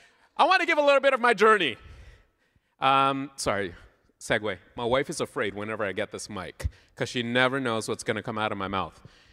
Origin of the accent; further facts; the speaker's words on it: Sri Lanka; Now, you might be asking … what is your background? I'm Sri Lankan. I'm not Indian, just in case you wanted to know.